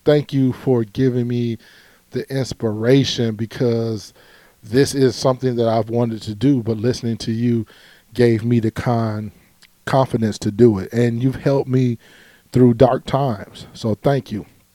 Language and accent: English; Cleveland, Ohio, United States; I'm a kid from Cleveland that is a TED Talk presenter.